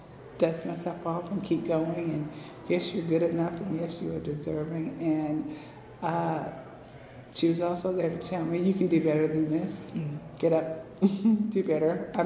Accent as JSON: {"language": "English", "town": "Monroeville", "region": "Alabama", "country": "United States", "tie": "born or raised there", "lives_now": "Greenville, United States", "said": "I grew up in Monroeville, Alabama. I currently live in Greenville, Mississippi."}